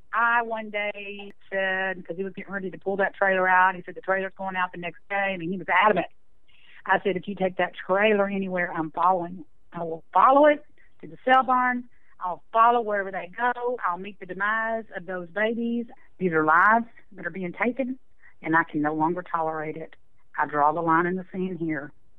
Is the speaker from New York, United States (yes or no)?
no; Houston, Texas, United States; I'm a Houston girl. I was raised in Houston, Texas